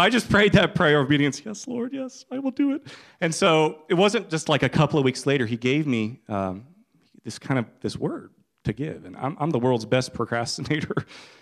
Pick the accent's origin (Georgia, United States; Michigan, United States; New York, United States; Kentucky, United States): Kentucky, United States; Like I said, I'm from Kentucky, and we've been here about 7 years. And this is our home now.